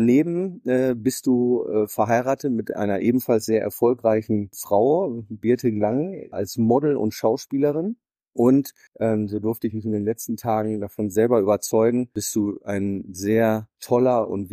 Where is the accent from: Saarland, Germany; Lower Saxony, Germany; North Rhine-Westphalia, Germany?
North Rhine-Westphalia, Germany; Münster; in meiner Heimatstadt in Münster